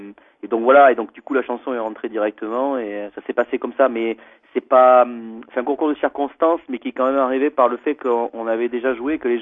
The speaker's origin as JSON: {"language": "French", "region": "Gascony", "country": "France", "said": "Oui, on est de Gascogne, oui."}